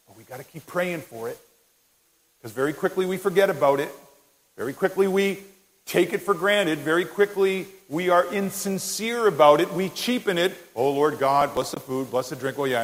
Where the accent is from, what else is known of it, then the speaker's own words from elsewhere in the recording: Canada; It's not being a Canadian saying, "Sorry." We do that all day.